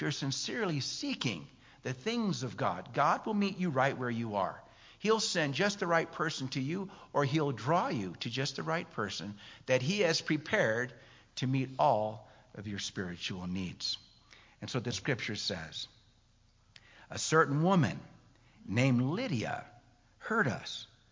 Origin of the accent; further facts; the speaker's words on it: Chico, California, United States; I grew up in Chico, California, and we have a creek that runs right through town called Chico Creek.